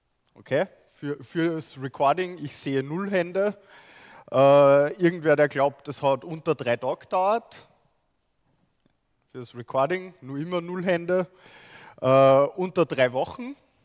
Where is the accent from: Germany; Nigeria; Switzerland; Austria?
Austria; Upper Austria; Ich komme aus Oberösterreich, wisst ihr vielleicht an meinem Dialekt erkennt. Ich studiere an der JKU.